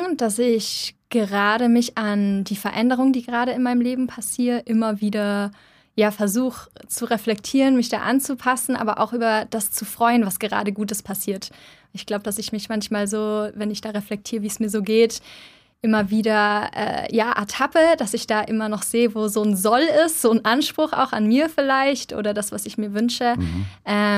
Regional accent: Munich, Bavaria, Germany; Ich komme gerade aus München, also von meiner Heimat noch.

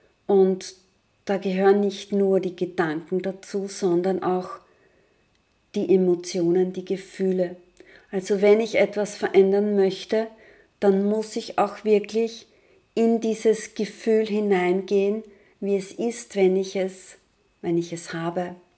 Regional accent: Lower Austria, Austria; da bin ich so im Zweifel, im Wiegelwogel, sagt man bei uns im Waldviertel.

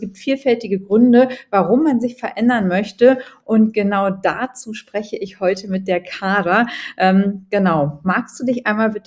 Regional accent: Germany; moved away as an adult; now in Dubai, United Arab Emirates; ich bin ja auch aus Deutschland vor 3 Jahren ausgewandert.

